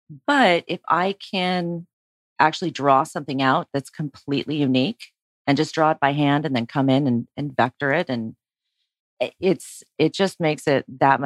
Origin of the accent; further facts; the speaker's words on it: Oregon, United States; I'm originally from Oregon.